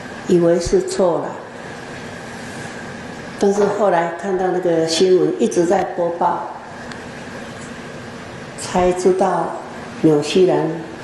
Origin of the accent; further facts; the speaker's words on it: Taiwan; 如果那个事情发生在我们台湾人口那么密集、地又这么小的地方，真的是不敢想象